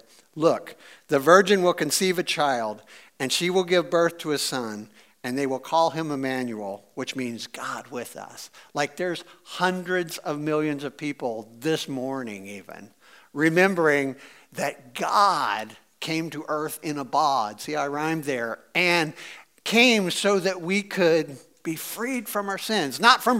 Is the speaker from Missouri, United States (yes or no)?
yes; Missouri, United States; I'm from Missouri. We say things weird and wrong.